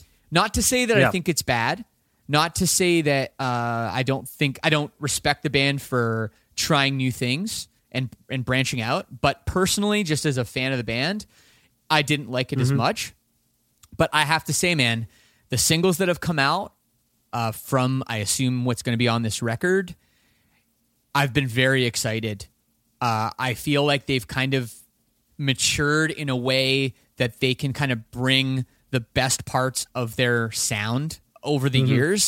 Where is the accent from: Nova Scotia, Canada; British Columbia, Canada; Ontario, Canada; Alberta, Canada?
Ontario, Canada; Toronto; I'm from Toronto